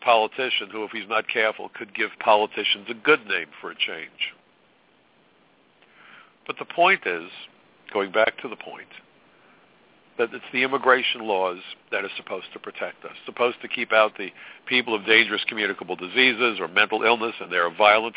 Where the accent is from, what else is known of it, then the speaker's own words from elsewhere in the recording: Brooklyn, New York, United States; I'm a Democrat from Brooklyn